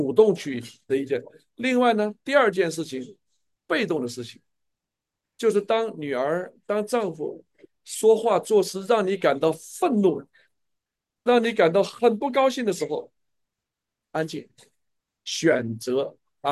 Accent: China; 你想想我在中国出生，文革长大

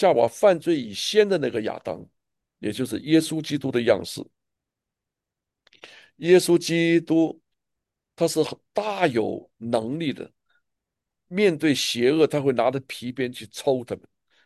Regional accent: China; 你大概了解我们中国人是一幅怎样的光景。

